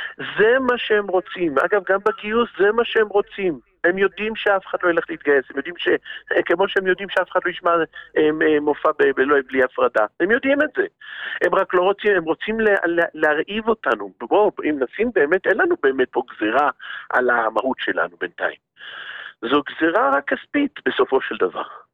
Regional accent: Haifa, Haifa District, Israel; אגב בחיפה, אני חיפאי

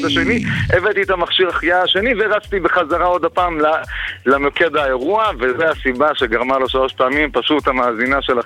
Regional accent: Jerusalem, Jerusalem District, Israel; הסיפור שלי הוא ממש מדהים, אני מירושלים, והסיפור הוא גם על ירושלים.

